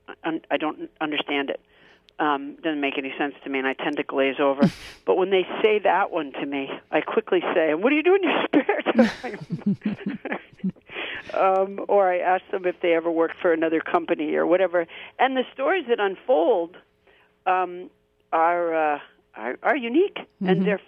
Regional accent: Huntsville, Alabama, United States; born there; I was born in Alabama, and I consider it one of the greatest strokes of luck that my father, when I was born, the night I was born in Huntsville, Alabama, December 29th, he was in Sudbury, Massachusetts

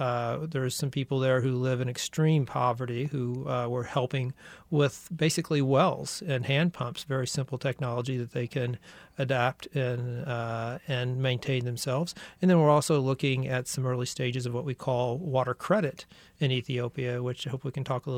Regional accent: Kansas City, Missouri, United States; You know, I grew up right here in Kansas City, you know, out kind of where Kansas City, Independence, and Raytown all come together.

